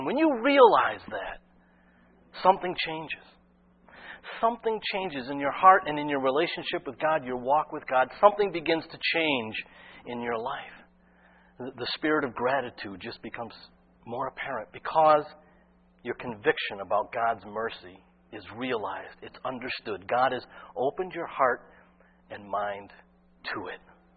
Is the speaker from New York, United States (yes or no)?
no; Weston, Massachusetts, United States; I grew up in Weston, of racing over Regis College Hill one time.